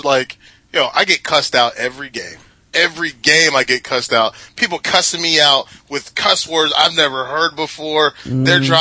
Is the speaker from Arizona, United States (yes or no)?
no; Charlotte, North Carolina, United States; also born or lived in Fayetteville; I'm from Charlotte. Let me put it this way. I was born in Fayetteville. I've lived in Charlotte since 1993.